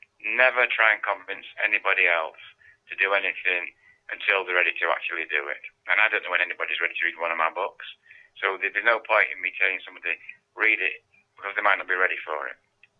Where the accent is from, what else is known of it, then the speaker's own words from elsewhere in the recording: Manchester, North West England, United Kingdom; I was born in Manchester, England in 1945, just after the war. And I grew up in a corner row house with no running hot water, outside toilet, green mold on the wall, no bath.